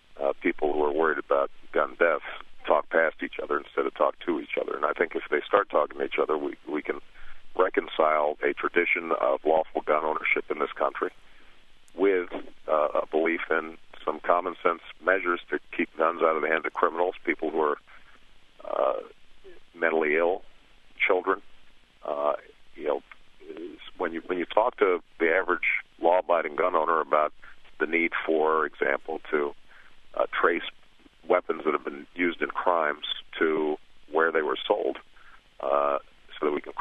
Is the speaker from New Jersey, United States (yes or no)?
no; Illinois, United States; Illinois is a pretty big state, and it may be discounted because it's my home state.